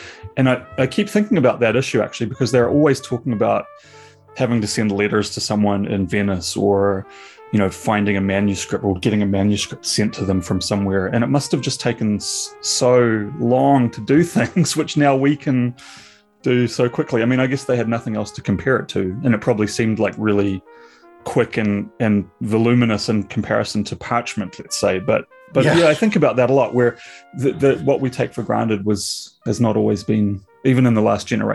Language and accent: English; Dunedin, Otago, New Zealand; I grew up in Dunedin, New Zealand. So small, about the same size as Nanaimo, but, you know, way further away from sort of everything.